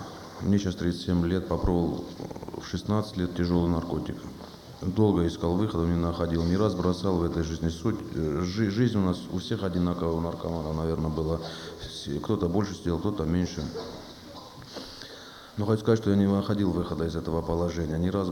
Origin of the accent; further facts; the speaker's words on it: Sukhumi, Abkhazia, Georgia; now in Voronezh, Russia; Я армянин из Сухуми.